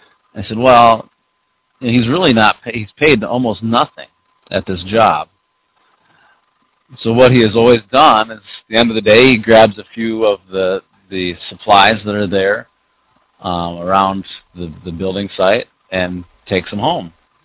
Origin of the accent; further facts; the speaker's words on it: United States; now in Ukraine; And I'm paid better than the Ukrainian professors because I'm from America.